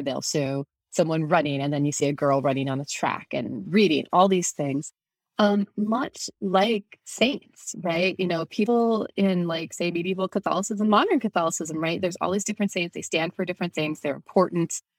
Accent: New Jersey, United States; I should be a Mets fan like my dad and like my husband. I'm from New Jersey.

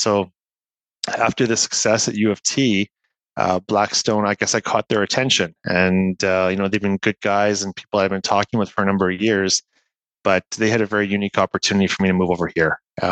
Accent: Winnipeg, Manitoba, Canada; I'm a prairie boy at heart. I grew up in Winnipeg, Manitoba.

